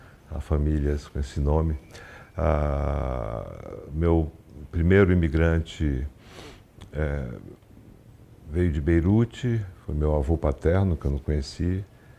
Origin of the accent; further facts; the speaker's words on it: Manaus, Amazonas, Brazil; E eu, por pouco, não sou acreano, minha irmã é acreana, mas eu nasci em Manaus e, enfim, passei minha infância nesse, vamos dizer, pequeno Líbano, manauárabe